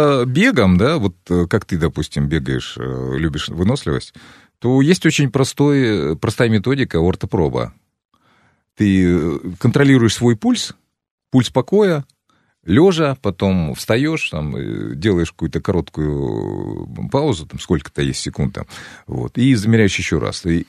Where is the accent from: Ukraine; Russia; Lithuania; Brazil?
Russia; я вырос в России